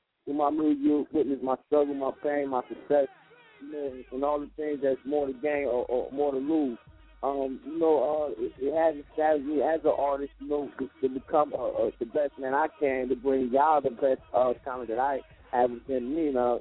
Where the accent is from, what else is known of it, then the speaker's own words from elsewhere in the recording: New Jersey, United States; I'm from Jersey, baby.